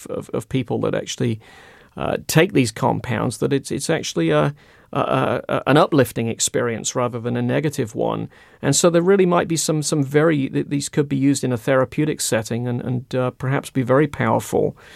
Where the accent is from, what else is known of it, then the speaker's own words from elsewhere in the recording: England, United Kingdom; So I grew up in England in the 1960s, and I was quite profoundly asthmatic as a kid.